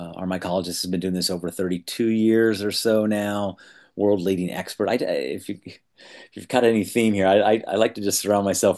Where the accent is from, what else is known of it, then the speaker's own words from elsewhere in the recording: Austin, Texas, United States; also born or lived in California; moved back to Austin because everything was had been burned down in California, and so came back to my hometown of Austin